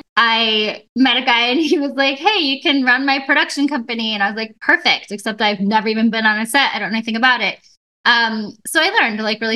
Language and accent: English; Iowa, United States; also born or lived in Wisconsin; I'm a Midwestern girl. I grew up in the Midwest, Iowa, Wisconsin. I grew up mostly in Iowa. My parents live in Wisconsin now.